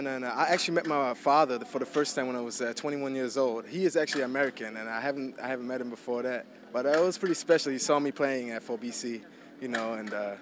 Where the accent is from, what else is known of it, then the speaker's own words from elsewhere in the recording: Germany; English is a second language; moved away as an adult; now in United States; I grew up in Germany, and I was 18 when I graduated from my German high school, but I didn't speak English at that point. And that's when I came to America and had to go to high school.